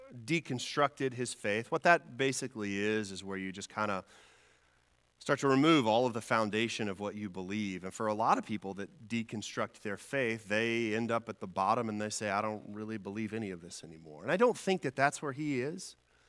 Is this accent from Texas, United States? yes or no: yes; Texas, United States; I grew up in Texas, and I went to Texas Tech University